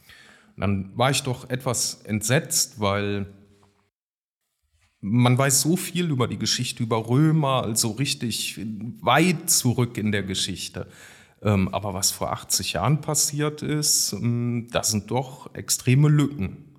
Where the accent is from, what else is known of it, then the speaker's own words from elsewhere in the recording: Grevenbroich, North Rhine-Westphalia, Germany; als ich dann bei mir durch meine Heimat ging, durch Grevenbroich, sah ich halt auch überall Beton.